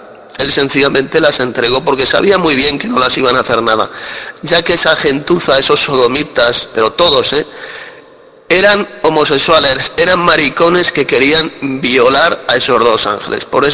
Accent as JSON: {"language": "Spanish", "town": "Madrid", "region": "Community of Madrid", "country": "Spain", "said": "de Madrid, España."}